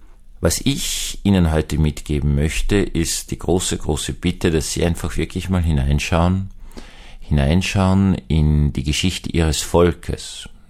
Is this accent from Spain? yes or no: no; Vienna, Austria; dann passiert das, was man als Österreicher, aber besonders als Wiener sieht